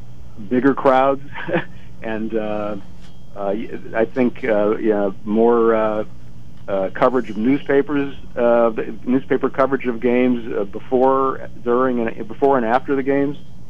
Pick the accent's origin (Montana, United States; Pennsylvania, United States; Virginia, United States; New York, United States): Pennsylvania, United States; Scranton; We grew up in Scranton together, and our parents, our dads, we went with them the game starting those early years.